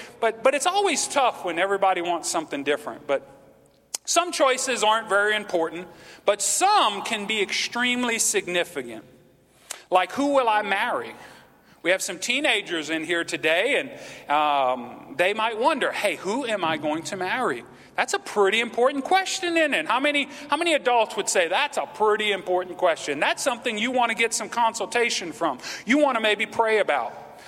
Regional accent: Louisiana, United States; Okay, now it's a little bit too cold for me as a Cajun, okay?

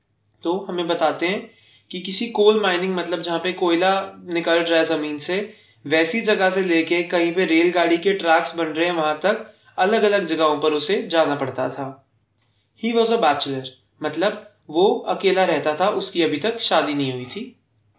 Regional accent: Delhi, India; और मैं दिल्ली का रहने वाला हूं।

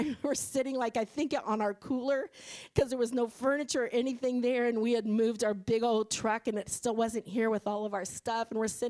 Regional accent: Illinois, United States; now in Maui, United States; Because I was the oldest of five, okay, and no one else had ever left the family before, and I'm from Illinois

